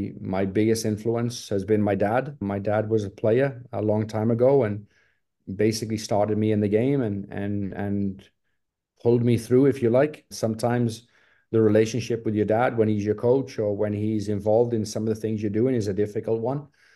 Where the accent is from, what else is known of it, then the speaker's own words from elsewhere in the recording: England, United Kingdom; now in Dallas, United States; And Brian, being an English guy himself, kind of understood what I needed and all those things.